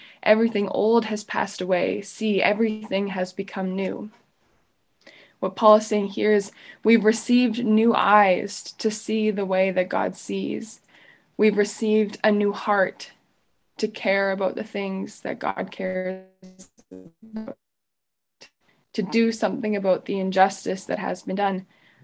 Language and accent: English; Canada; So those are kind of my reactions as a Canadian.